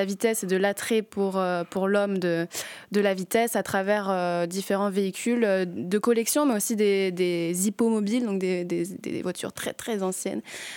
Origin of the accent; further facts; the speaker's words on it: Nouvelle-Aquitaine, France; moi je suis de Charente-Maritime, alors ouais, c'est tout nouveau.